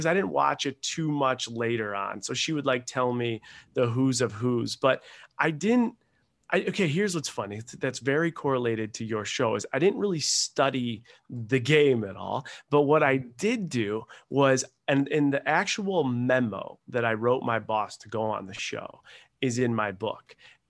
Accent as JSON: {"language": "English", "town": "Buffalo", "region": "New York", "country": "United States", "tie": "born there", "said": "I was born in Buffalo, New York, and I was I played soccer in college, played hockey growing up"}